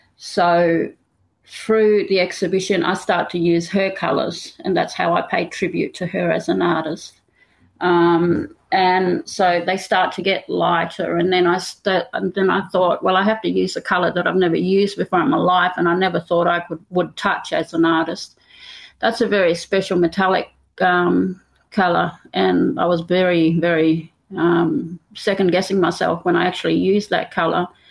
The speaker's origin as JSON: {"language": "English", "town": "Roebourne", "region": "Western Australia", "country": "Australia", "said": "I'm in Jubundi and I'm from Roeburn in the Pilbara."}